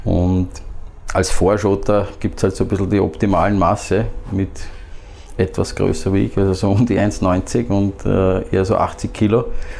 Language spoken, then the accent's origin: German; Burgenland, Austria; Wir sind im Burgenland aufgewachsen. Seit meinem 4. Lebensjahr war ich am Neusiedler See.